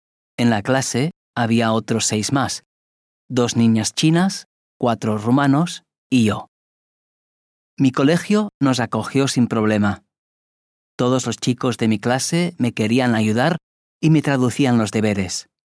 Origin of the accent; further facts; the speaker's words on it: Poland; Spanish is a second language; now in Spain; Soy polaco. Cuando empecé a estudiar en mi primer colegio español, no sabía hablar nada de español.